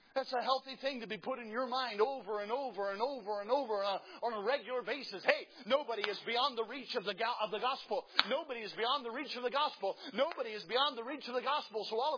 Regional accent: South Carolina, United States; now in Mississippi, United States; I grew up in South Carolina. I live in Mississippi now, but I grew up in South Carolina.

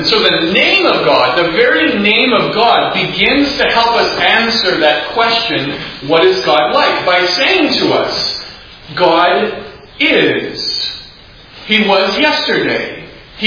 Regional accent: Sioux Center, Iowa, United States; now in Bloomington, United States; I'm originally from Northwest Iowa, Sioux Center.

